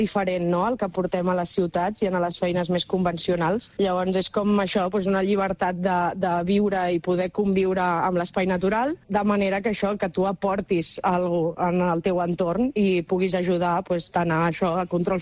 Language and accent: Catalan; Marata, Catalonia, Spain; en el meu poble, concretament, a Marata